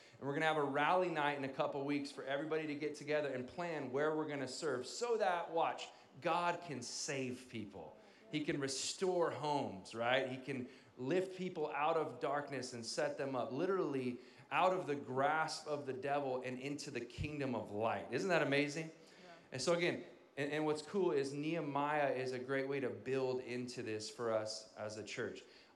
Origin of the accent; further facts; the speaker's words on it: Chowchilla, California, United States; I'm from Chowchilla.